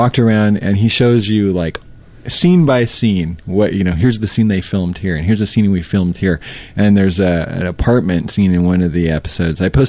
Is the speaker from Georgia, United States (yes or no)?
no; California, United States; As a Californian, you know, they have like out there we have a Santa Maria-style barbecue, which is kind of the West Coast thing